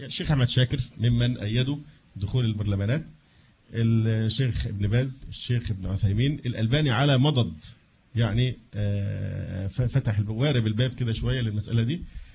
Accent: Egypt; عندنا في مصر

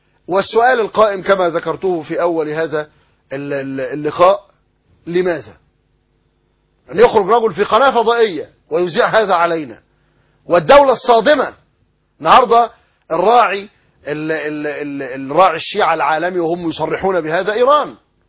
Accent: Egypt

